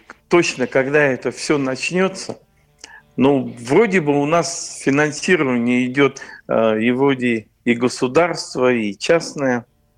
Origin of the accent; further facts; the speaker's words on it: Belozersk, Russia; такой у нас есть село Белозерск, откуда я родом.